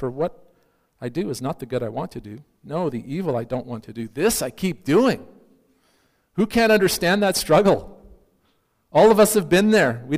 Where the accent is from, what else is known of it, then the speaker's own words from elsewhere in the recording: Cape Town, Western Cape, South Africa; born there; I was born in South Africa, in Cape Town. under apartheid. I was, in their system, a person of mixed race.